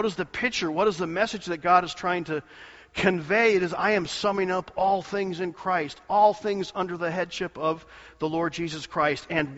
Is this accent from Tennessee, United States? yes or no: no; Michigan, United States; I call it maize because I'm from Michigan, maize and blue.